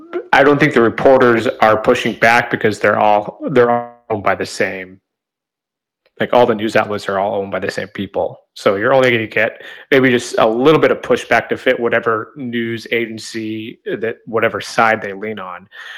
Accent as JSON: {"language": "English", "country": "Canada", "tie": "born or raised there", "moved": "as an adult", "lives_now": "United States", "said": "I was born and raised in Canada. My first 18 years of life lived up there."}